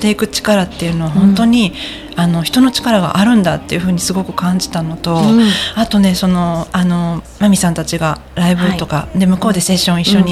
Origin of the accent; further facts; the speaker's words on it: Osaka, Japan; そのまあ大阪に帰ってきました、まあ、私大阪なんですけど